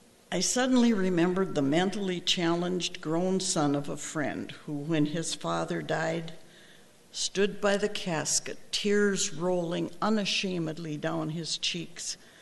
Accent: Washburn, Wisconsin, United States; I'm from Washburn, Wisconsin.

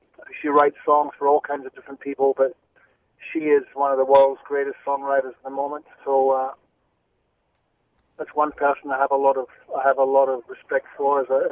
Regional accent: Scotland, United Kingdom; I think it comes from just being Scottish.

